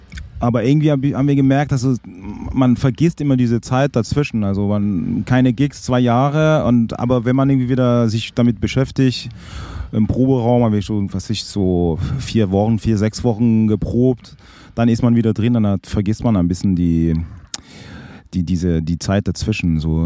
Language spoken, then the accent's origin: German; Romandy, Switzerland; Ich komme aus der Schweiz, aus der Westschweiz, und dann Flötenunterricht und dann im Dorf in der Blaskapelle eingestiegen.